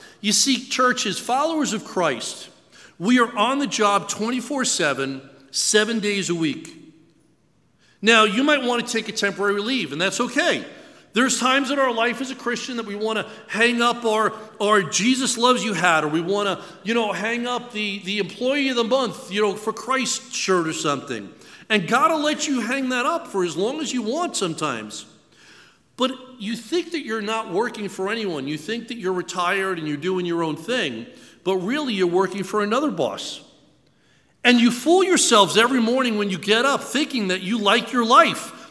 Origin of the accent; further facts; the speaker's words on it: New York, United States; the best way for me to explain it to you is I grew up in New York.